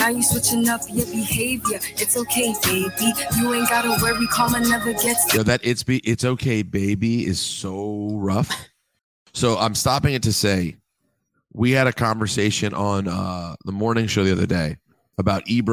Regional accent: United States; I was like, I'm American and it's

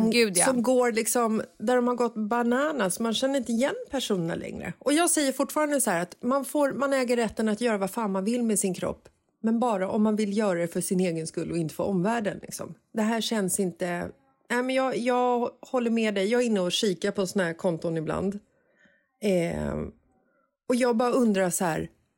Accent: Stockholm, Stockholm County, Sweden; jag var en liten tös, kanske 10 år gammal, så växte jag upp i Bagarmossen

